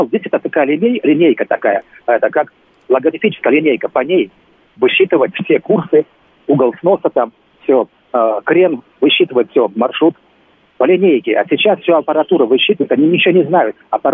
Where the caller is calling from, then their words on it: Moscow, Russia; Здравствуйте … из Москвы.